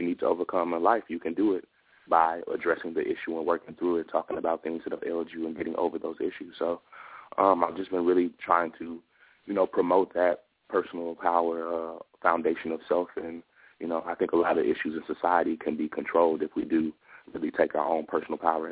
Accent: St. Louis, Missouri, United States; I am an artist born and raised in St. Louis, spoken word artist, MC, singer, songwriter, host, entertainer.

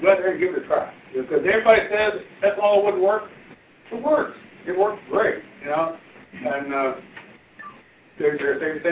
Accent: Indiana, United States; I talked to all the, we're from Indiana, by the way. I talked to all the people in Indiana, all the politicians over there

